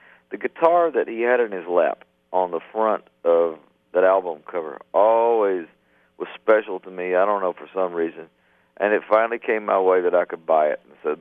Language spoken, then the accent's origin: English; Philadelphia, Mississippi, United States; growing up in Philadelphia, Mississippi, when artists would come through my hometown